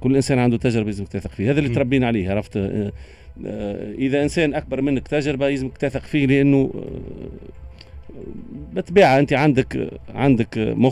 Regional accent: Tunisia; انا مدرب تونسي نحب الكره

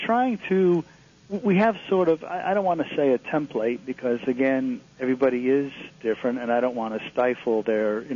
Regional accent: Connecticut, United States; Well, I grew up in Connecticut, and I was very interested in history.

